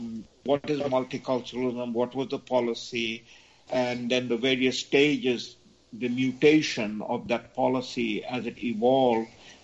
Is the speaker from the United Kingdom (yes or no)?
no; India; now in Canada; I came to Canada from India, you know, so to say from India